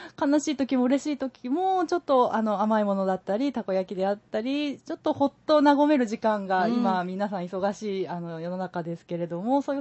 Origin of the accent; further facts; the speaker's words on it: Okayama, Japan; 何の縁もなくって、私岡山出身だし